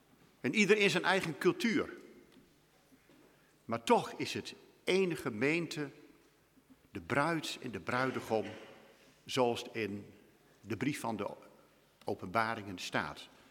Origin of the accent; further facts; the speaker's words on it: Winschoten, Groningen, Netherlands; ik praat net over Winschoten, waar ik vandaan kom.